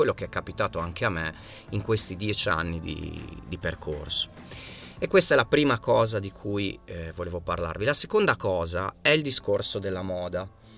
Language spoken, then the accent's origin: Italian; Emilia-Romagna, Italy; anche perché vengo dall'Emilia e moroso è fidanzato